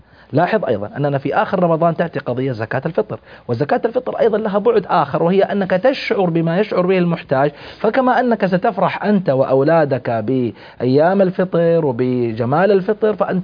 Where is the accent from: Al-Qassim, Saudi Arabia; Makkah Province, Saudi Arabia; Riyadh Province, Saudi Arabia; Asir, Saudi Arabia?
Makkah Province, Saudi Arabia; Taif; وأنا أذكر هذا يعني في مسقط رأسي في الطائف،